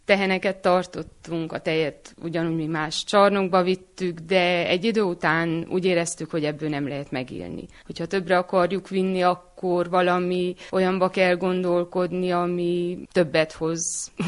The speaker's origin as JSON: {"language": "Hungarian", "town": "Etéd", "region": "Harghita", "country": "Romania", "lives_now": "Martonos, Serbia", "said": "férjem idevalósi, martonosi, én etédi származású vagyok"}